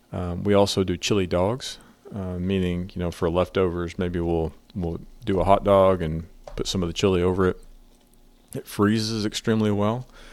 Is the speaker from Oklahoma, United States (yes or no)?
yes; Oklahoma, United States; And I like beans in my chili, and for some Texans, those are fighting words, but I'm from Oklahoma.